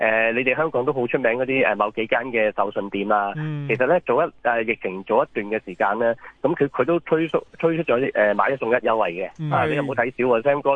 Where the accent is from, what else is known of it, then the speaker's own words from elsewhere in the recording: Macau; 如果你問我澳門人最慘啦，可能我哋呢個年紀啦、中年啊、後生嗰啲咧